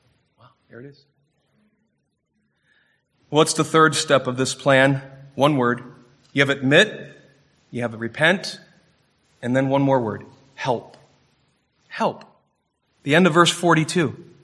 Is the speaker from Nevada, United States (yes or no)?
no; Warren, Michigan, United States; When I was real young, living and growing up in Warren, Michigan, my mom and I would go on trips to Bangor, Michigan in the fall